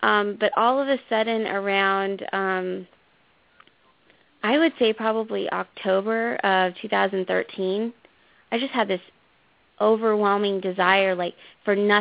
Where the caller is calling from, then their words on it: Iowa, United States; and I'm calling from Iowa.